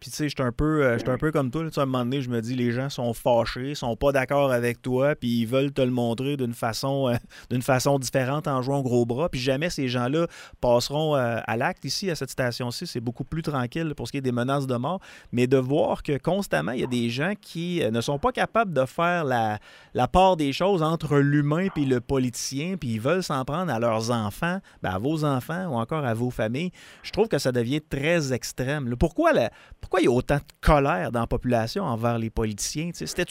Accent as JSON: {"language": "French", "town": "Quebec City", "region": "Quebec", "country": "Canada", "said": "Continuons d'être un peu chez nous à Québec."}